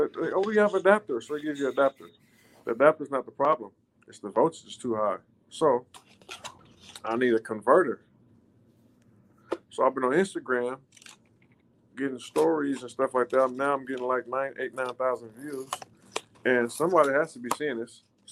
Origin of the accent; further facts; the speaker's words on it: Los Angeles, California, United States; It was the Forum in Inglewood in my hometown at Los Angeles.